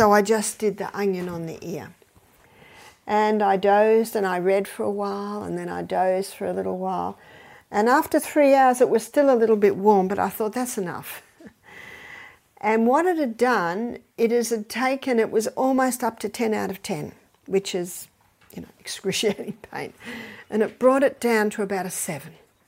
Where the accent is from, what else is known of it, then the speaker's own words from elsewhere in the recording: Australia; I'm Australian. This is Scotland.